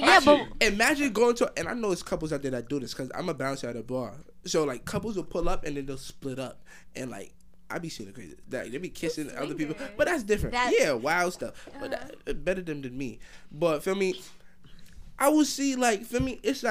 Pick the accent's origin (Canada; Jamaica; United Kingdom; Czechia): Jamaica; As a Jamaican man, I take pride in my dancing. You feel me? I take pride in my dancing as a Jamaican man.